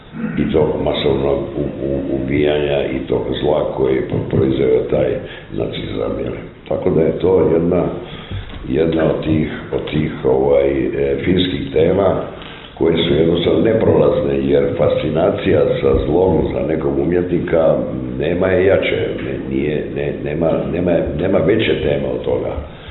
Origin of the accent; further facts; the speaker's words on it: Split, Split-Dalmatia County, Croatia; Ja sam ipak iz Splita, tu je bez obzira na taj socijalistički jugoslavenski dio, stoljećima vladala Venecija, Italija